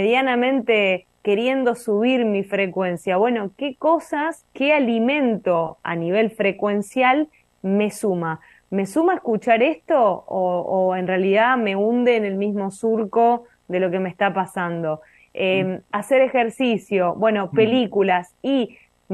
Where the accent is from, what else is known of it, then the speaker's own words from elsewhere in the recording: Argentina; yo soy argentina